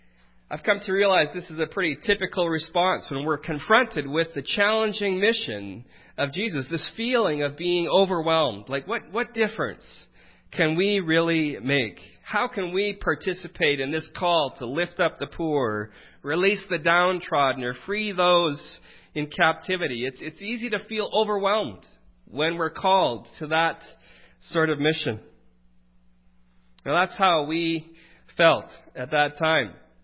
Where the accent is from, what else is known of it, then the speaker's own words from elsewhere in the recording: Wetaskiwin, Alberta, Canada; I grew up in Wetaskiwin, Alberta. It's a little town south of Edmonton in Alberta.